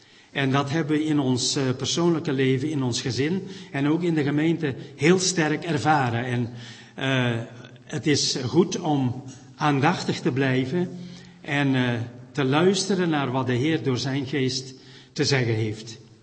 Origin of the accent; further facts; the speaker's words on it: Tongeren, Flanders, Belgium; En zelf kom ik uit België samen met mijn vrouw. We wonen ongeveer zo'n 20 kilometer van Maastricht. Tongeren, oudste stad van België, Romaanse stad.